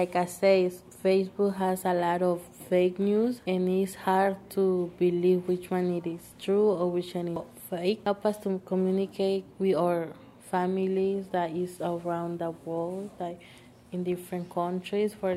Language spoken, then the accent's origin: English; Mexico; I'm from Mexico, and I'm 17 years old.